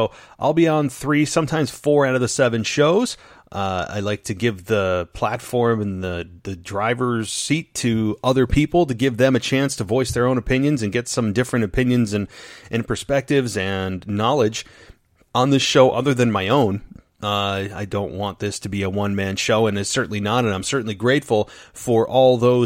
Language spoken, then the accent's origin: English; Albany, New York, United States; the biggest Raw moment of all time that took place in my hometown of Albany, New York, at the then Pepsi Arena.